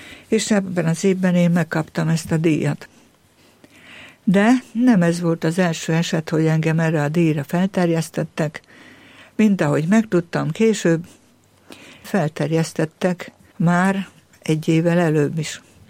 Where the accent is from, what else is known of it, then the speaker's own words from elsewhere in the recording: Ják, Vas, Hungary; Gyerekkoromat ott töltöttem, Jákon, a gyönyörű Jáki templom közelében